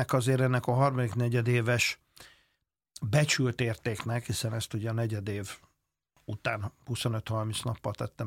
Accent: Hungary; ha én meg magyar vagyok

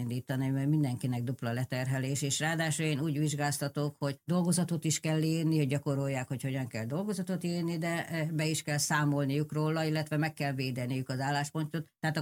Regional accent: Szeged, Csongrád-Csanád, Hungary; mert én szegedi vagyok, tehát ott nálunk az természetes volt, hogy mindenki úszik a Tiszába, időnként át is úsztuk a Tiszát

